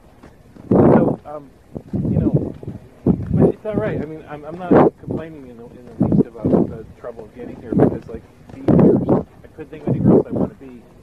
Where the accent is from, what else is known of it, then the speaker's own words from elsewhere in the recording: Connecticut, United States; I hate to say it, because I was born in Connecticut, and I lived in these places my life, but I just have to be honest about it.